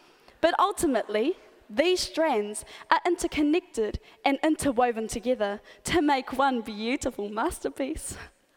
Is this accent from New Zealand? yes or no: yes; New Zealand; first language Maori; Te reo Māori is my first language, my mother tongue. So much so that even my school hockey team speaks Māori on the field, even at the umpire.